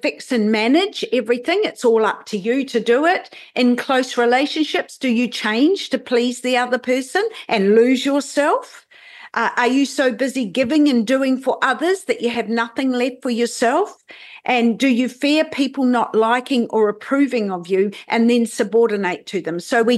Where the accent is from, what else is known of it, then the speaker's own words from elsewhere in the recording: Feilding, Manawatū-Whanganui, New Zealand; born there; So I was born in Fielding, down near Palmerston North in New Zealand.